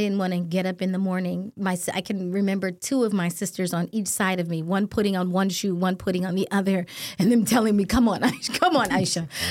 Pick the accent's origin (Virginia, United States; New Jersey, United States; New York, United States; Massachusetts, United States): Virginia, United States; also born or lived in Florida; I was born in Florida. We moved to close to the Washington, D.C. area in Virginia.